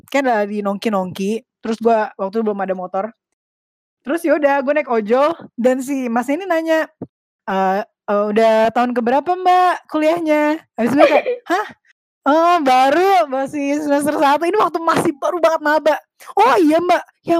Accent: Depok, West Java, Indonesia; Gue tuh dari Depok, asli dari Depok, lahir dan besar di Depok.

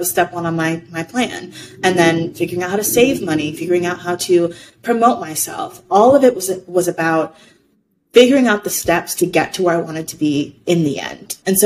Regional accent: New York City, New York, United States; now in Las Vegas, United States; so when I first moved to Vegas, I don't drive. I'm a New Yorker. I don't like to drive.

